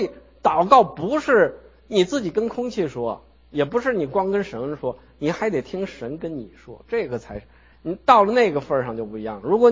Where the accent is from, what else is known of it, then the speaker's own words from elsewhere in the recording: China; 我们从中国来的人，我们以前不信神的人